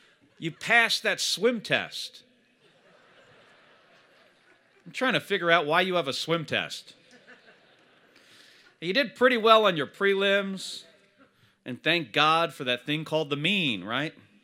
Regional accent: New Jersey, United States; you had the junior senator from the great state of New Jersey, which is my home state, Cory Booker, here.

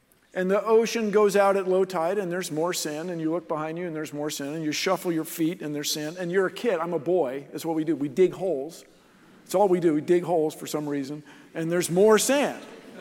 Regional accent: Washington, District of Columbia, United States; I grew up in Washington, D.C., and when you live there, you go to Delaware.

